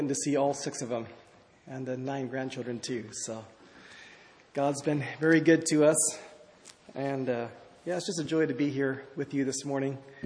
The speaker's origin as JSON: {"language": "English", "town": "Hermiston", "region": "Oregon", "country": "United States", "said": "we are from Oregon, from Hermiston, Oregon. 42 driving hours from here, so."}